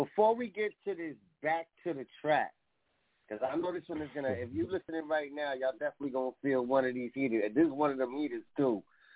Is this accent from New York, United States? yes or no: yes; Bronx, New York, United States; now in Midwest, United States; You know, I'm from the Bronx. I'm out here in the Midwest, but I'm definitely born and raised uptown, two lines. So New York City, we here heavy.